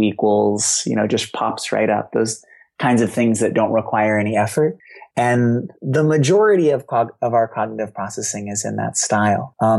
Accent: Boston, Massachusetts, United States; I grew up in Boston. I grew up with a single alcoholic mom

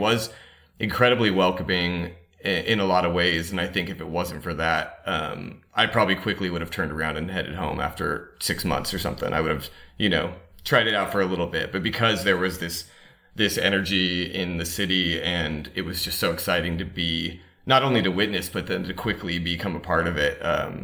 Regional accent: Los Angeles, California, United States; Yeah, I mean, it was pretty wild for me growing up in Los Angeles.

